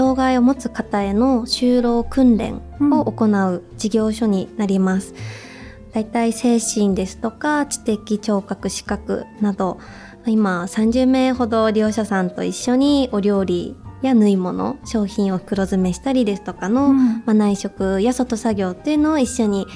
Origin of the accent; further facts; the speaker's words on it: Hachinohe, Aomori, Japan; also born or lived in Tokyo; はい、八戸市です。